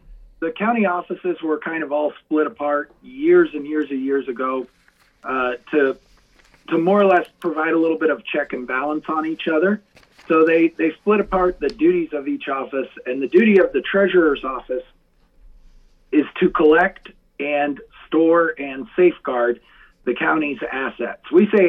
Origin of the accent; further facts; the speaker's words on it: Colo, Iowa, United States; I was lucky enough to come back up to that family farm that I grew up on in Colo